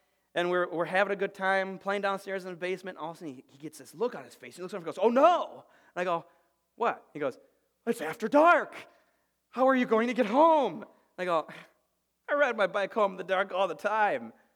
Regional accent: Blaine, Minnesota, United States; I grew up in Blaine, and I grew up in the mobile home court off of Highway 65 over by where Gasoline Alley used to be.

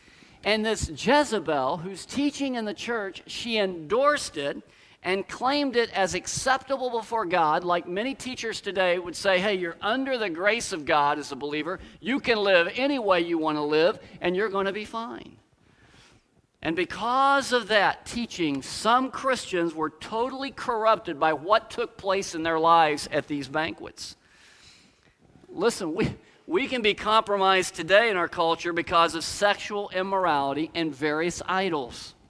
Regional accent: Tulsa, Oklahoma, United States; You know, I grew up in Tulsa, Oklahoma.

